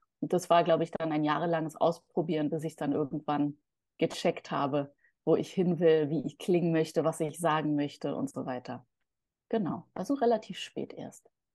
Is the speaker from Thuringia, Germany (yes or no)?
no; Berlin, Germany; ich bin Berlinerin, Kreuzbergerin, Mutter, Singer-Songwriterin, Partnerin, Freundin.